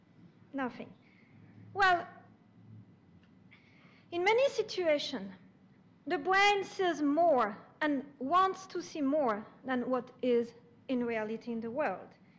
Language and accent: English; France; English is a second language; So it's a city from my hometown in France.